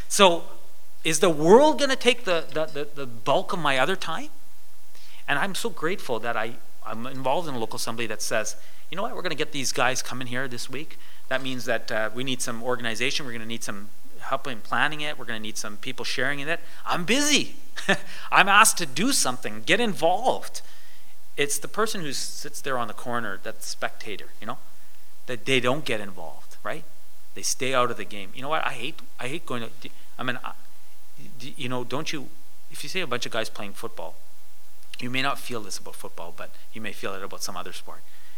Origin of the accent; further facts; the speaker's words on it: Winnipeg, Manitoba, Canada; I grew up in Winnipeg